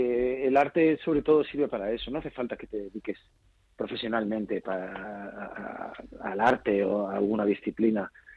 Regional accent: Madrid, Community of Madrid, Spain; salí de mi barrio, de San Blas, me vine aquí a La Latina, he cambiado una vez de casa, pero aquí sigo, sí.

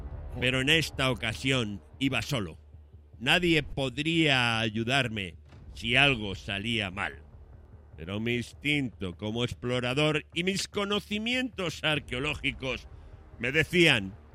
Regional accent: Spain; Y eso que soy español.

